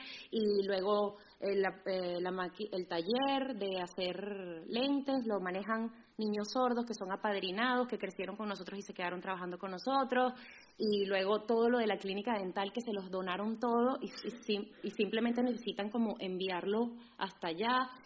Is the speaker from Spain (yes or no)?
no; Venezuela; y que yo soy de Venezuela, y yo no he visto pobreza así, de verdad.